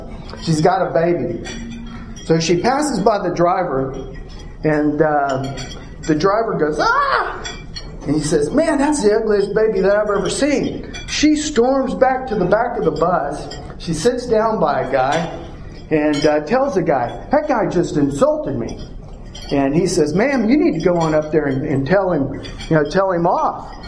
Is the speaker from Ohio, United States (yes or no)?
no; Mango, Florida, United States; I was born in Tampa, Florida, 1 week after my mother came from Cuba.